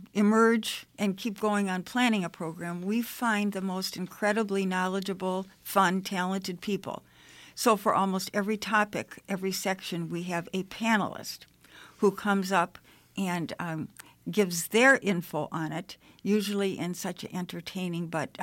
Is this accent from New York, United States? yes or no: no; Racine, Wisconsin, United States; my growing up in Racine and being in the Journal Times